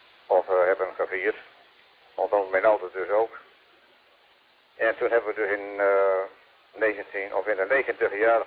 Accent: Groningen, Netherlands; ik ben een Groninger.

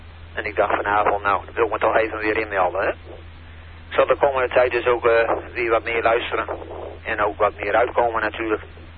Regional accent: Huizen, North Holland, Netherlands; Wij komen oorspronkelijk uit Huizen, hè. En dan zeg jou denk ik wel genoeg.

